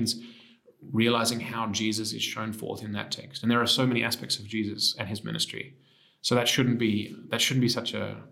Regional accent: Australia; I grew up in the Anglican Church in Australia.

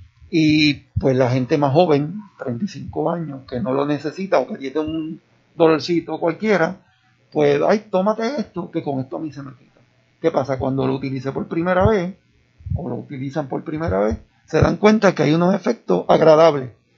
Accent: Caguas, Puerto Rico; No, soy de Cagua.

